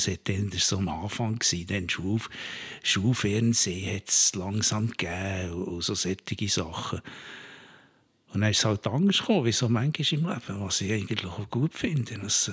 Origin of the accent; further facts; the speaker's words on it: Bern, Switzerland; ich bin in Bern aufgewachsen. Ich bin ein Berner ursprünglich. Ein breiter Wankdorf-Bub. Und bin dort auch in die Schule.